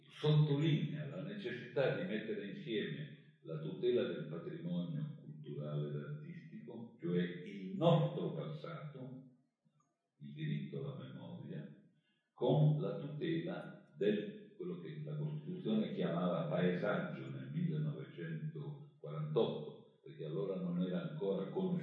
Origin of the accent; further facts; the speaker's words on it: Piedmont, Italy; Io l'ho fatto un po' più tardi perché sono più lento, vengo dalle montagne del Piemonte, quindi.